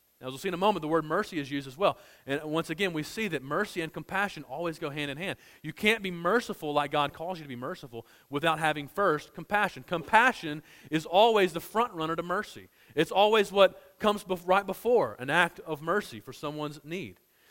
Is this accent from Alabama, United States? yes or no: yes; Gardendale, Alabama, United States; I remember in my home church where I grew up in Gardendale, Alabama, we had a guy who ran a homeless shelter.